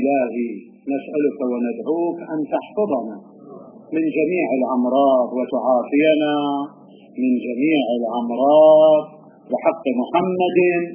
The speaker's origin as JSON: {"language": "Arabic", "town": "Najaf", "region": "Najaf Governorate", "country": "Iraq", "said": "أكو كان عندنا في النجف الأشرف،"}